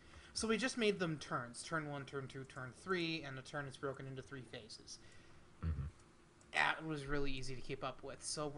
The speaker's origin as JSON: {"language": "English", "region": "North Dakota", "country": "United States", "said": "I mean, I'm not racist, but I'm from North Dakota, so it's kind of the same thing."}